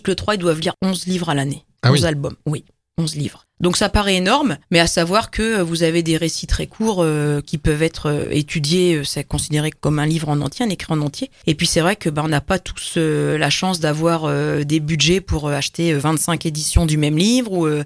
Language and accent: French; France; quand les gens se rendent compte qu'en fait, je suis français, je pense que c'est dû à l'accent anglais qui n'est pas forcément au top.